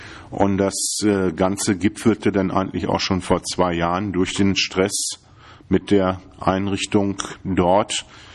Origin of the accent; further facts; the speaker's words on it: Berlin, Germany; Ich stamme hier aus Berlin. Ich bin in Johannisthal groß geworden, in Pankow geboren, in Johannisthal groß geworden, Stadtbezirk Treptow-Köpenick heute.